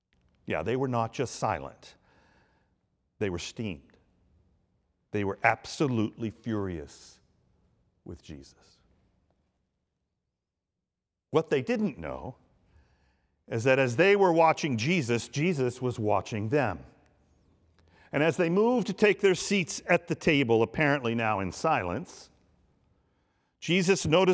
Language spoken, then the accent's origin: English; New Jersey, United States; I'm from North Jersey, Dave is from Pittsburgh